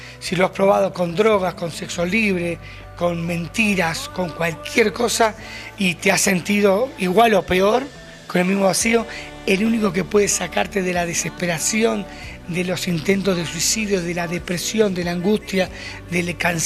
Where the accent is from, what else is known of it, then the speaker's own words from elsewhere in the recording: Uruguay; now in Guatemala; somos una banda uruguaya que estamos viviendo hace 12 años en Guatemala.